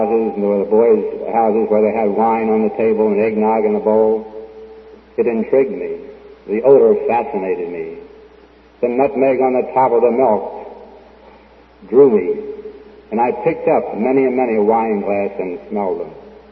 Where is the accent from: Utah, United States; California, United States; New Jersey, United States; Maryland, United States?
Maryland, United States; Baltimore; I was born and raised in Baltimore, but as fate would have it, I transferred to the eastern shore of Maryland.